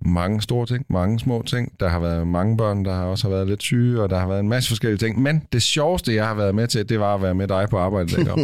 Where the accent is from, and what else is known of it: Aarhus, Central Denmark Region, Denmark